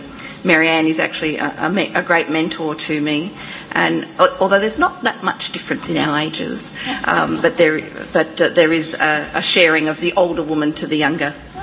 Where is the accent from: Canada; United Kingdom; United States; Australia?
Australia; I come from Australia